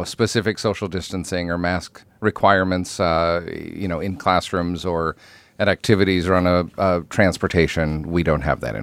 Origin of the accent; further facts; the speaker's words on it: South Dakota, United States; Originally in the Black Hills. So my wife and I are actually originally from Western South Dakota, and found our way to the to Omaha area and eventually Southeast Nebraska